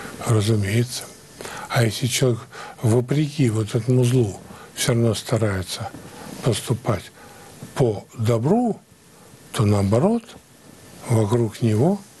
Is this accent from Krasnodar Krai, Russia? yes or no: no; Moscow, Russia; Мы, москвичи, вот очень даже замечательно получилось